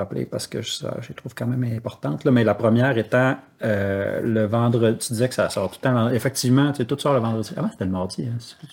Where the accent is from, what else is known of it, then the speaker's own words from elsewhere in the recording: Saguenay, Quebec, Canada; Je viens de Saguenay-Saint-Jean qui avait de la forêt tout autour, puis c'est ça.